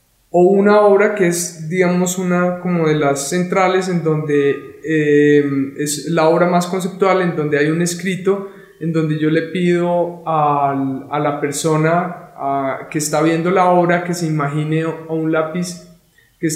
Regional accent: Sogamoso, Boyacá, Colombia; Yo soy de Sogamoso, Boyacá. Me vine a estudiar artes plásticas en la Universidad Nacional hace ya unos años

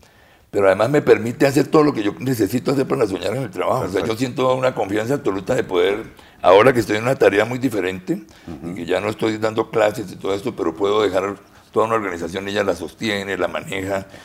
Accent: Santander, Colombia; now in Cartagena, Colombia; culturalmente las personas que venimos de Santander, de las parceras o de la Tiplana, nos cuesta trabajo, es un choque cultural.

